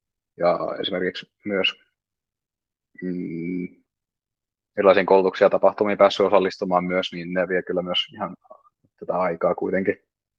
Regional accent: Turku, Southwest Finland, Finland; Turkulainen opiskelija ja opiskelen tällä hetkellä merenkulkutekniikkaa AMKissa

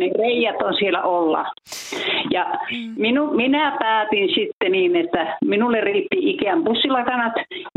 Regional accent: Kemijärvi, Lapland, Finland; minä olen Kemijärveltä. Minä olen se mummo

